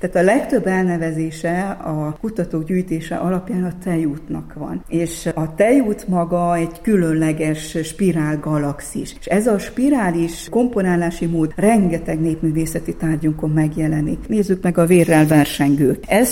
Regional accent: Hungary; Legyünk büszkék arra, hogy magyarnak születtünk

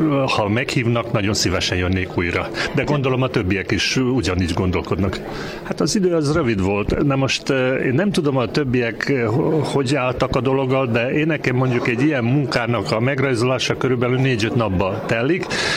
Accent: Subotica, Vojvodina, Serbia; Edvard és én Szabadkáról jöttünk

